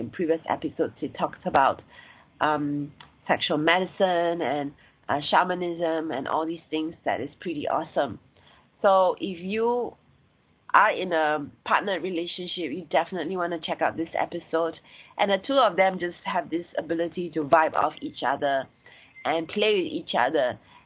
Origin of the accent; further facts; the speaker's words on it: Singapore; accent: Singaporean; I have a Singaporean accent, and I'm Asian. I'm based in Singapore, born and bred in Singapore.